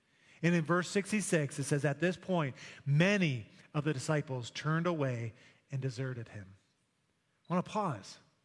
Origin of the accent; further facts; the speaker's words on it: United States; I'm an American. Go USA.